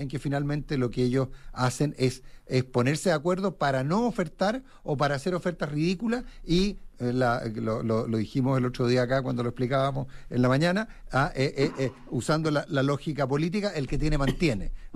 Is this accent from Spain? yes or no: no; Chile; lo vicioso que somos los chilenos